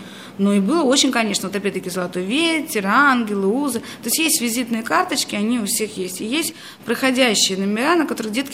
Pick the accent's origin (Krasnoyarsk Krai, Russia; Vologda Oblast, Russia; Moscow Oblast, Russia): Krasnoyarsk Krai, Russia; Norilsk; Потом, когда я жила, естественно, на севере, там же очень холодно, я сама родом из Норильска.